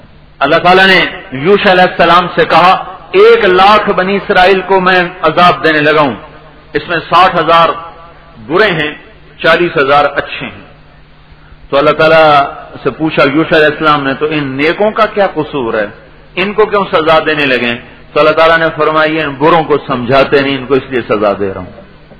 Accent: Multan, Punjab, Pakistan; نواں شہر, میرا اپنا ضلع ملتان, مصروف ترین علاقہ, چاروں طرف مسجدیں مدرسے

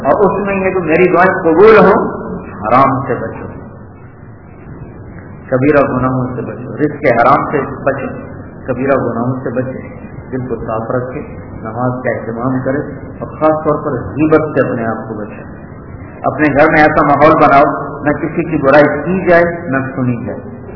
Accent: Punjab, Pakistan; تو ان کی ایک جماعت میرے گاؤں میں آئی, تو لمبا میں ضلع خانوال میں

